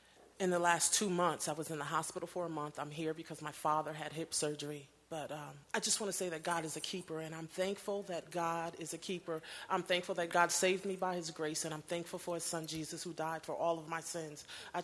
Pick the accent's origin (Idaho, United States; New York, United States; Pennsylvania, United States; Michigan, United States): New York, United States; I'm visiting from New York